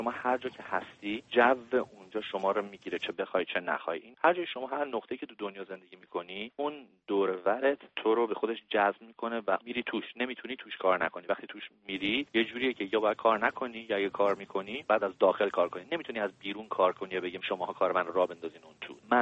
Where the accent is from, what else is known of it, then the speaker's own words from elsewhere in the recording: Iran; من واقعا فکر میکنم به عنوان یک ایرانی و خواننده هنرمند ایرانی،